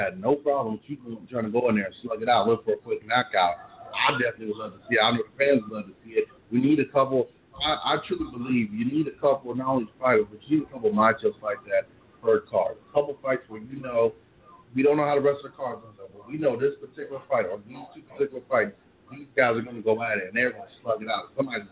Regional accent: Hawaii, United States; And honestly, look, as a Hawaiian, I know I should be saying this.

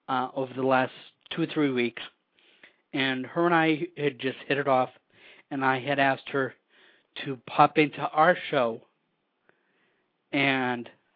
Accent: Colorado, United States; I have to hold Colorado up because Colorado was my home state.

